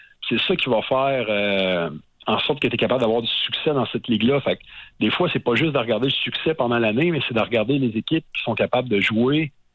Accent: Magog, Quebec, Canada; now in Rivière-du-Loup, Canada; Mais je viens de la région de Magog.

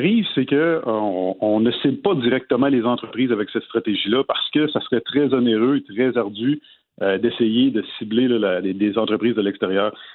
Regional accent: Gatineau, Quebec, Canada; il m'a présenté en mentionnant que j'étais de Gatineau

